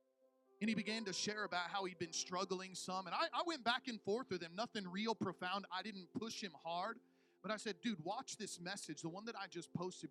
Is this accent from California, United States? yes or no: no; Illinois, United States; Now, I grew up in Illinois. We've got snow there.